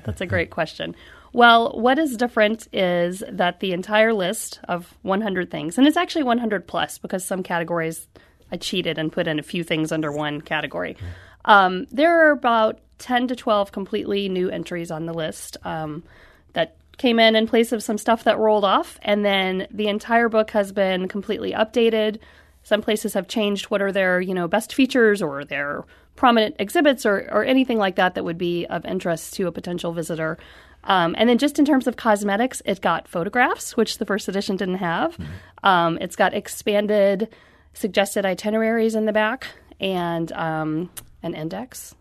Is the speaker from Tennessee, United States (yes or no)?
yes; Memphis, Tennessee, United States; I grew up largely in Memphis. When I was in Memphis, we didn't do a lot of the obvious things all the time